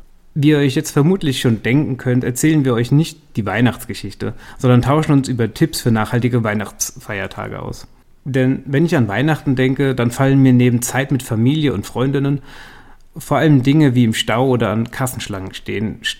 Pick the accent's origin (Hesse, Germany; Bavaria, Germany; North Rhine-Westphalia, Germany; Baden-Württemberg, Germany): Hesse, Germany; ich komme ja aus der Nähe von Darmstadt, da in einem kleinen Dorf aufgewachsen.